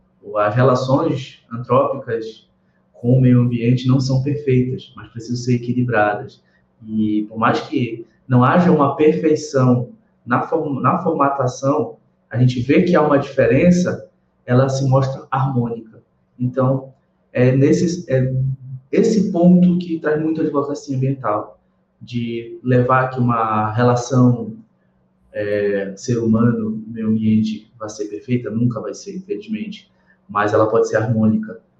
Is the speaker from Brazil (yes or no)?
yes; Belém, Pará, Brazil; now in Campinas, Brazil; eu saí do norte, né, vim de Belém, e agora estou aqui consolidado em São Paulo, no município de Campinas